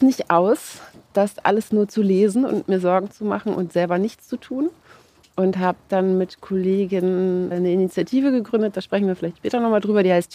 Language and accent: German; Hamburg, Germany; Also ich bin in Hamburg aufgewachsen und zur Schule gegangen.